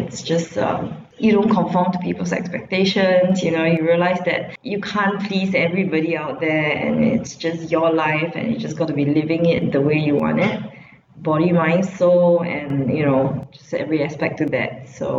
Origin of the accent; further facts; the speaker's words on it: Singapore; I'm Singaporean and I'm 100% Chinese.